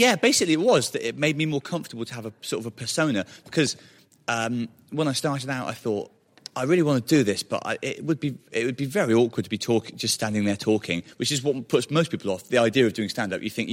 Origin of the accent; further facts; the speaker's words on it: Wales, United Kingdom; I had accidentally carved a niche for myself as that Welsh guy.